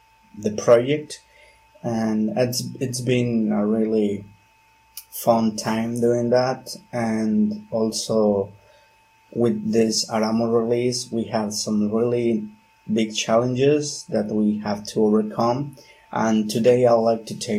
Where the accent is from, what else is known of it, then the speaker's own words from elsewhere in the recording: Poza Rica, Veracruz, Mexico; I'm from Poza Rica, Veracruz, Mexico.